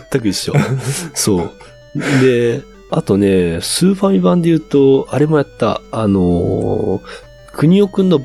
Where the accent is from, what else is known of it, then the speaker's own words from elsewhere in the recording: Osaka, Japan; で、これ面白いんが、僕の地元の大阪が舞台で